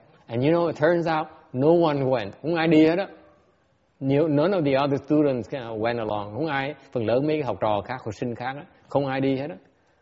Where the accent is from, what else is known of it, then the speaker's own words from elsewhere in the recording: United States; có mình là cái người Mỹ học trò mới từ Mỹ tới, cúng $20.